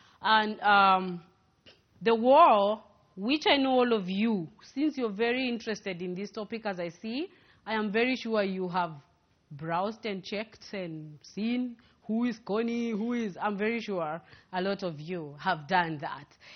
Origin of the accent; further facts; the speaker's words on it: Uganda; So if I come from Uganda, you cannot ask me about Ghana.